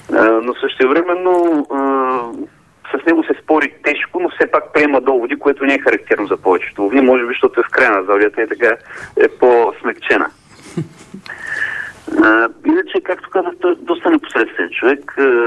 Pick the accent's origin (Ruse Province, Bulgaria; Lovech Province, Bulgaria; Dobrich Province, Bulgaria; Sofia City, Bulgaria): Ruse Province, Bulgaria; Ruse; Аз съм от Русе, да.